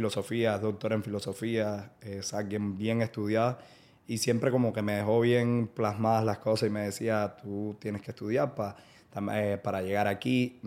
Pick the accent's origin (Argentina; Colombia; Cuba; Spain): Cuba; moved away as an adult; Cuando yo salí de Cuba, Cuba está 50 años atrás. No había internet. Yo tenía internet en la universidad